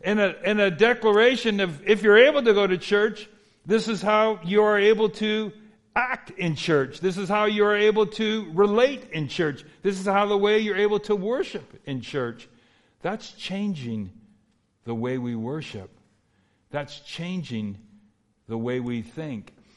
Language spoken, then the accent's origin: English; California, United States; My father was also a Los Angeles policeman. I grew up in Southeast LA County.